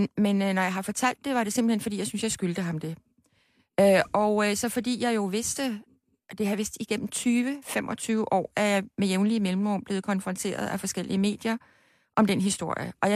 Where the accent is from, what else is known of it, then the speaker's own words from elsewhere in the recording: Copenhagen, Capital Region of Denmark, Denmark; born there; jeg blev født på Dr. Esmanns fødeklinik i København den 23. februar 1947